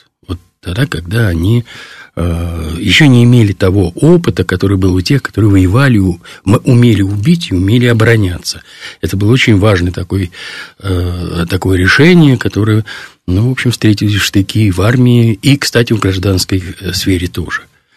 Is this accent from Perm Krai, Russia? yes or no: no; Moscow, Russia; Ну, вот я родился в Москве, я же отсюда, как бы, сюда же все время приезжаю, куда бы не уезжал.